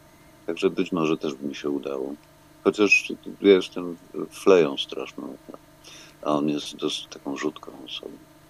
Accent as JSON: {"language": "Polish", "town": "Wrocław", "region": "Lower Silesian Voivodeship", "country": "Poland", "said": "Jestem wrocławianinem i w 60-tych latach była epidemia OSP-y we Wrocławiu."}